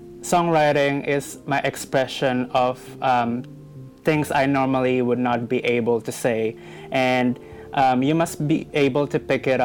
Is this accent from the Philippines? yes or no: yes; Philippines; first language Tagalog; English is a second language; I just gave her a whole verse in Tagalog, which is just me lamenting. I am free. I am letting go in my native language.